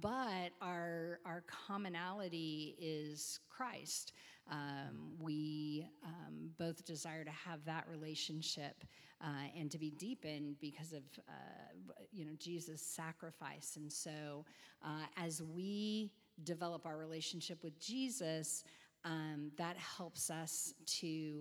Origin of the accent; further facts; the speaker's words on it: West Coast, United States; I was raised on the West Coast. He was raised on the East Coast.